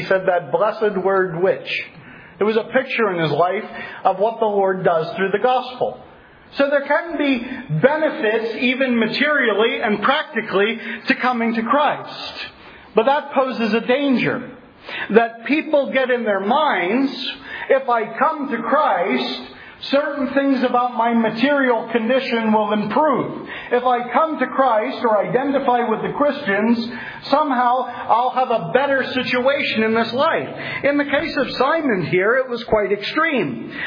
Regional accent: Philadelphia, Pennsylvania, United States; I'm from Philadelphia.

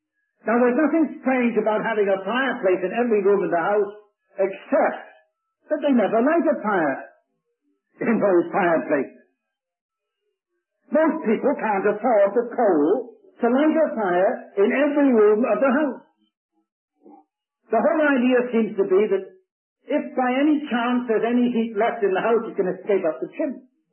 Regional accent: United Kingdom; You know, I was brought up in the British Isles.

